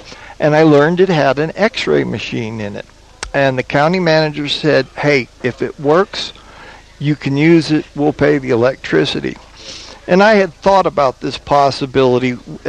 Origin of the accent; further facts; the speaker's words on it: Albuquerque, New Mexico, United States; I am born and raised in Albuquerque.